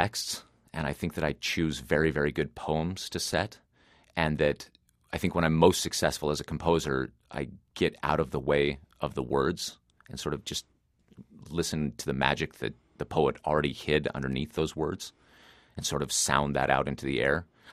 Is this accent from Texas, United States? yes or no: no; Gardnerville, Nevada, United States; also born or lived in Reno, Nevada; Yeah, I grew up near there in a little farming town called Gardnerville. I actually lived all over the state because my dad worked for the state of Nevada, but always in very small towns, usually population 3,000, 4,000, 5,000.